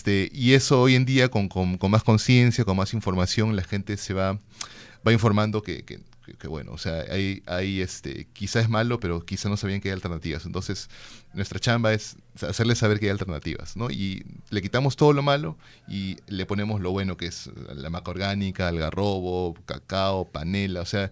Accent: Peru; como peruanos tenemos que comer rico siempre, ¿no?

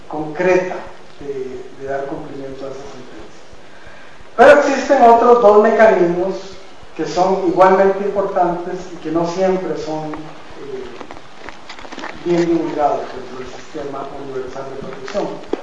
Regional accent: Costa Rica; me encargaron a mí, yo soy costarricense, continuar la labor de la profesora

